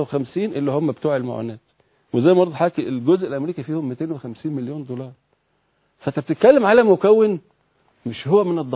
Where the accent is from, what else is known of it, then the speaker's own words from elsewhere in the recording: Egypt; فده فكر احنا عايزين ينتقل لنا كمصريين وكعرب